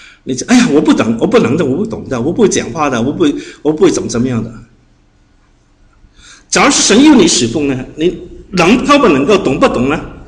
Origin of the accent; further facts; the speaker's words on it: Hong Kong; 就是他鼓励我们香港人讲普通话啊，因为香港人呢，我们一般来讲呢就不喜欢讲普通话的